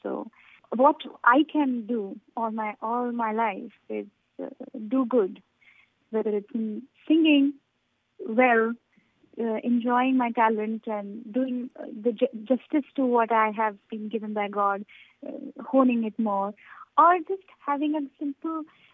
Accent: India; I'm an Indian. I feel very honored that I have so much of variety with me all the time.

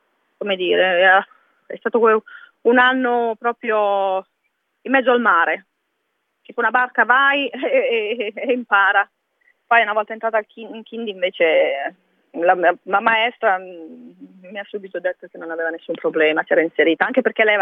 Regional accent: Alessandria, Piedmont, Italy; now in Sydney, Australia; E veniamo da Alessandria, abitavamo in Alessandria, in Piemonte, e niente, adesso sono 12 anni che abitiamo qua, a Sydney.

